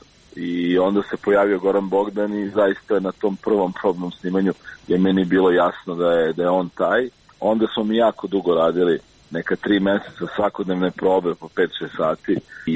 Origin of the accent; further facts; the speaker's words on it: Belgrade, Serbia; jer ja sam rođen u Beogradu i odrastao u Beogradu. Tražeći lokacije za film, otkrivao sam nekako svoju sopstvenu zemlju